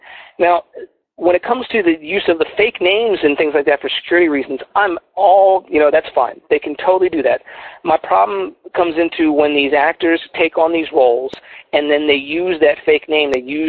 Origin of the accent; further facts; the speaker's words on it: Philadelphia, Pennsylvania, United States; moved away; I'm originally from Philadelphia, so and I don't know if you can tell by my accent, but you know, I've been living in Texas for long enough where I've lost a lot of that accent.